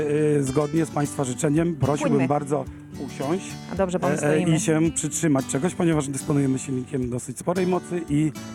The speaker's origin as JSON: {"language": "Polish", "town": "Tarnobrzeg", "region": "Subcarpathian Voivodeship", "country": "Poland", "tie": "born or raised there", "said": "my jesteśmy stąd, my jesteśmy Tarnobrzeżanami, my jesteśmy z Tarnobrzeżanami z krwi i kości, tutaj się wychowywaliśmy"}